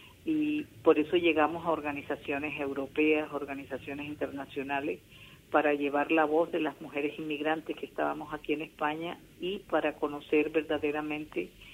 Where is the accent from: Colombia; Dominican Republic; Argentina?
Colombia; now in Valencia, Spain; soy colombiana, lo venía haciendo desde mi país